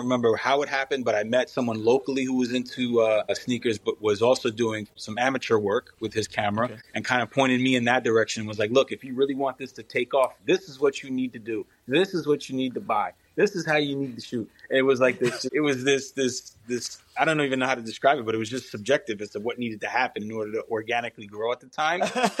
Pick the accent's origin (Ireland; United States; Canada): United States; Brooklyn, New York; moved away as an adult; now in New Jersey, United States; So was born and raised in New York. I was born and raised in Brooklyn. I came to New Jersey in 2004.